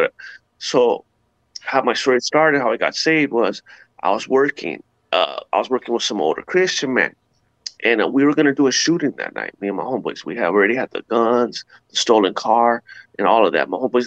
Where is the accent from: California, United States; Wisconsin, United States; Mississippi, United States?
California, United States; La Puente; I'm from La Puente, California, and I'm a Mexican, and I grew up as a child, every single male in my family was a gang member.